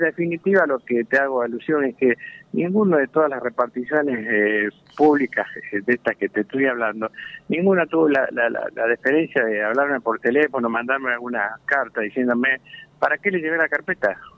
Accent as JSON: {"language": "Spanish", "country": "Argentina", "said": "nosotros, por suerte, somos los primeros argentinos que cruzamos la cordillera a caballo"}